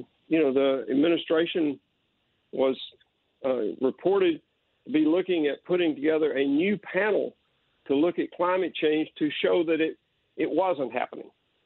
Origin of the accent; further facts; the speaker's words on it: United States; and that deeply, deeply disturbs me as an American